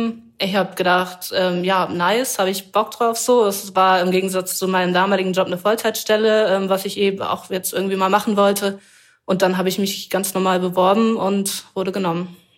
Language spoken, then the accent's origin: German; Lower Saxony, Germany; ich bin zum Teil im Wendland aufgewachsen.